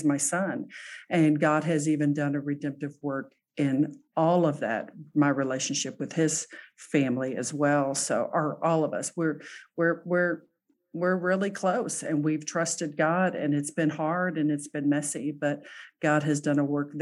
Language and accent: English; Texas, United States; I grew up in Texas.